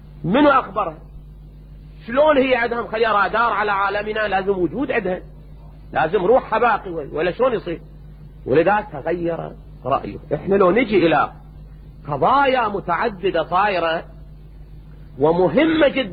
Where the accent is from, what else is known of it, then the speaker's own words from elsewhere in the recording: Najaf, Najaf Governorate, Iraq; بس أنا من النجف لكن ما أذكر كلتنا إلى الآن